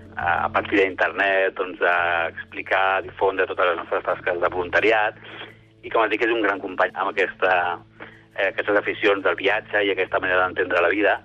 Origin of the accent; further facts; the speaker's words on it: Barcelona, Catalonia, Spain; now in Montblanc, Spain; tant jo com la meva dona som de Barcelona, i fa uns anys vam venir a Montblanc, que és un poble que ens ha acollit i ens sentim d'aquí ja.